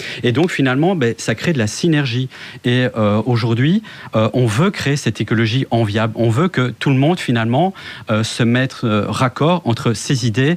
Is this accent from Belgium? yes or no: yes; Brussels, Belgium; moi, je viens de Bruxelles